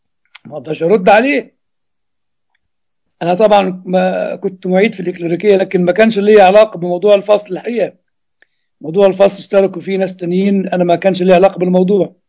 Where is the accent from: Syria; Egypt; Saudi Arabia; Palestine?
Egypt; لأن العلاج اللي عندنا في مصر مش هينفعك.